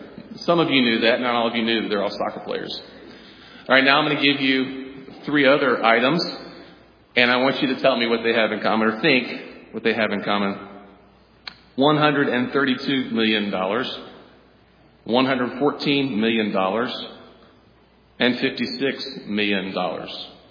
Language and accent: English; the South, United States; I grew up in the South, actually. And in the South, we just didn't take our shoes off when we walked into somebody's house.